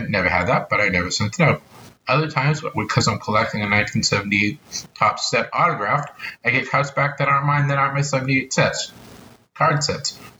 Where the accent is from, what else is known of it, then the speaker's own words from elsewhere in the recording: Boston, Massachusetts, United States; accent: Bostonian; Excuse my Bostonian accent. Sometimes I drop the R's.